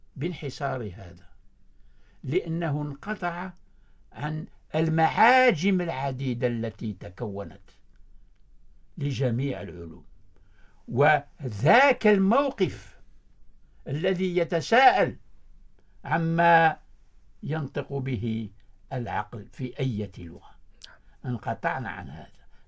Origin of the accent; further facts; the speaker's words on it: Algeria; كما عشتها أنا نفسيا كجزائري نشأ بالجزائر وينتمي إلى اللغة العربية والثقافة العربية